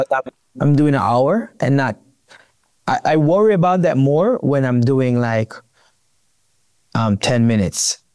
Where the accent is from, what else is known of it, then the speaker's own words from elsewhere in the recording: Jamaica; So as a Jamaican, I know they would like that.